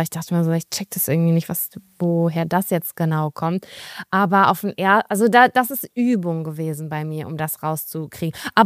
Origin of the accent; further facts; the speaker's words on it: Germany; Für uns als Deutsche hört sich das wahrscheinlich alles gleich